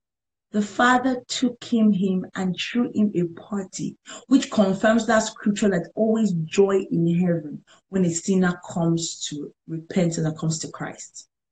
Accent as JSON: {"language": "English", "country": "Nigeria", "said": "Now, for me, as a Nigerian father, I was thinking that this child is coming to kill me."}